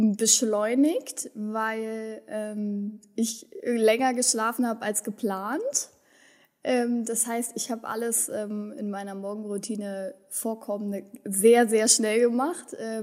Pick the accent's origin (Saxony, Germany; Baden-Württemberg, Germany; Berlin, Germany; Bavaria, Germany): Berlin, Germany; also born or lived in Wendland; ich bin in Berlin-Kreuzberg groß geworden, in einem besetzten Haus groß geworden. Und ich habe bin dann ins Wendland gezogen, in so einem Hippie-Landkreis groß geworden.